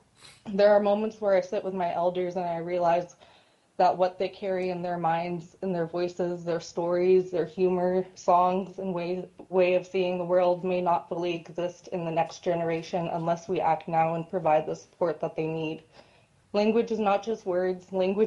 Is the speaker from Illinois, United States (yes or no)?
no; Fort Yukon, Alaska, United States; now in Fairbanks, United States; I come from Fort Yukon, where I come from Gwachaje, known formerly as Fort Yukon. And I'm learning my language. Because of that, I'm now living in Fairbanks.